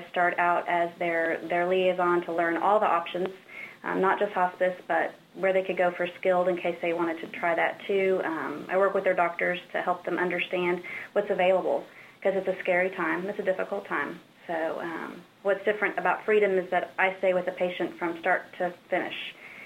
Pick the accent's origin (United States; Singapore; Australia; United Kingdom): United States; Oklahoma; moved away as an adult; also born or lived in Missouri; now in Michigan, United States; I am originally from Oklahoma and traveled up to Michigan for graduate school after a brief stint in Missouri.